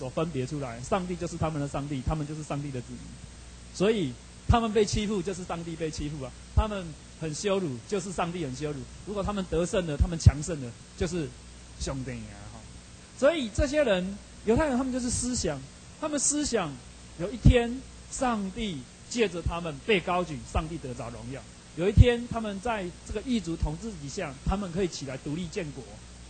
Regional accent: China; 当我们出去讲述说我是中国人的时候

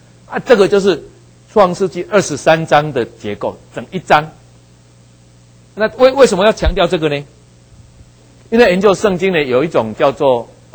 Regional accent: Taiwan; 我是台湾人，咱的诗啦，我们的诗很少用这样，因为我们常常是用韵

